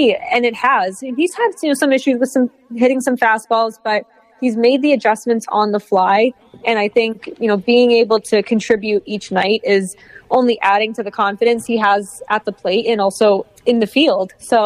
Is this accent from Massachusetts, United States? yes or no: yes; Massachusetts, United States; I grew up in Massachusetts. I grew up a Red Sox fan.